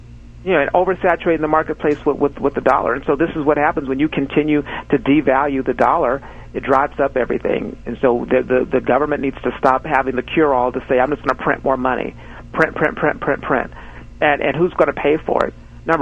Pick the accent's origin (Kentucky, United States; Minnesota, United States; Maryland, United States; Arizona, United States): Arizona, United States; I'm from Arizona. We know how that is.